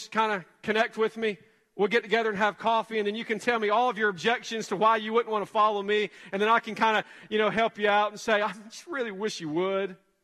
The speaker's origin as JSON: {"language": "English", "region": "the South", "country": "United States", "tie": "born or raised there", "said": "Growing up in the Bible Belt, which I think we've lost the belt in America today. Not quite certain there is a such thing as a Bible Belt any longer. But growing up here in this particular region"}